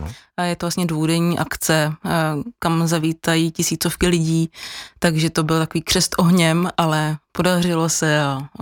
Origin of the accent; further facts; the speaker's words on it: Šumava, Czechia; Ale já úplně nejsem srdcem rodilý Pražák, takže mě to furt táhlo zpátky na Šumavu.